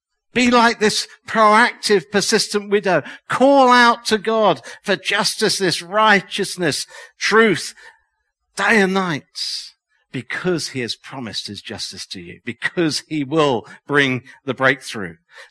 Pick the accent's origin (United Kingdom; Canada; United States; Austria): United Kingdom; No, we're British here.